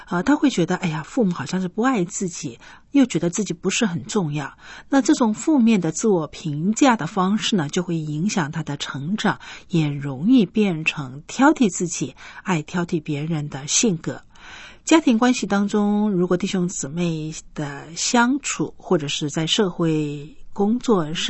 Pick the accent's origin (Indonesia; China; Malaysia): China; 我觉得我们中国人是比较保守一点